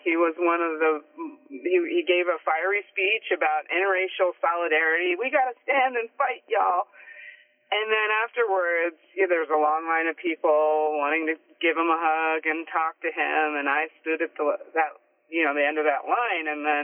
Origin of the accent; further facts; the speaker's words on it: Michigan, United States; And I'm from Michigan, so I kept hearing back, he's going to save our factory, he's going to bring our factory back.